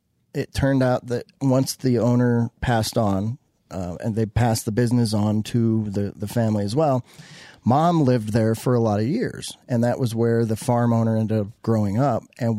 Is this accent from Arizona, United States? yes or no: no; Colorado, United States; also born or lived in Green Bay; so full disclosure: as a kid, I grew up in Colorado, but I spent a year in Green Bay.